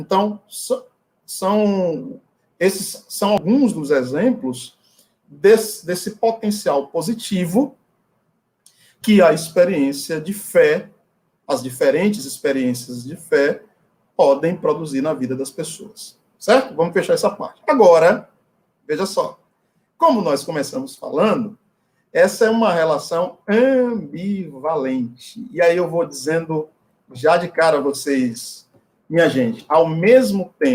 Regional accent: Muritiba, Bahia, Brazil; Cheguei na minha cidade, em Muritiba, marquei uma consulta com o maior clínico geral que tem lá na minha cidade

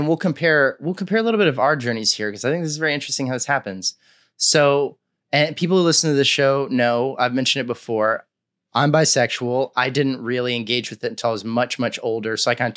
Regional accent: Texas, United States; I grew up in Texas.

